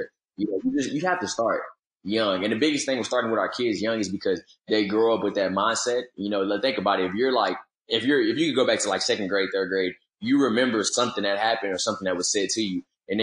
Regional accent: Houston, Texas, United States; now in Oklahoma City, United States; I'm originally from Houston, Texas. So I grew up in Houston all my life, went to school in San Antonio.

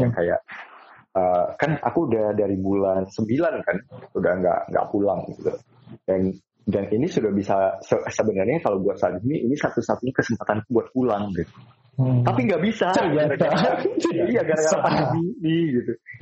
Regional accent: Samarinda, East Kalimantan, Indonesia; kalau misalnya aku pulang ke Samarinda gitu kan, ke kampungku

